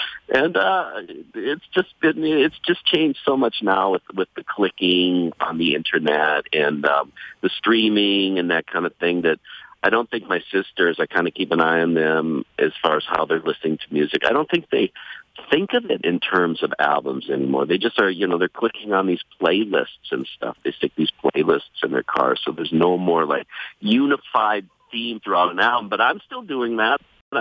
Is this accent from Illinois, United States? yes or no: no; Minnesota, United States; I was raised in Minnesota. Most of my relatives are still back there, but my mom's coming here.